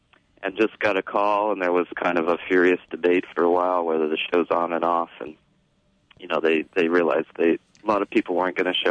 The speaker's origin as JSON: {"language": "English", "town": "Los Angeles", "region": "California", "country": "United States", "tie": "born or raised there", "also_born_or_lived": "San Francisco", "moved": "as an adult", "lives_now": "New York, United States", "said": "I moved to New York in 1996. I had lived in California all my life up until then, and primarily, well, I grew up in Los Angeles, and then I lived in San Francisco for quite a while."}